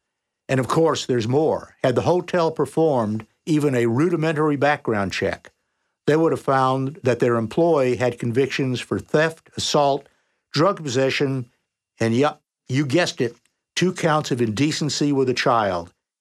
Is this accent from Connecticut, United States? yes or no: yes; Connecticut, United States; He was from Connecticut. I was from Connecticut.